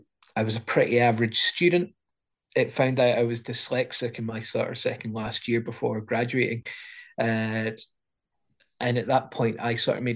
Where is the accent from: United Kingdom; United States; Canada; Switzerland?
United Kingdom; Penicuik, Scotland; Well, I was born and bred in Penicuik, which is about 15 miles south of Edinburgh.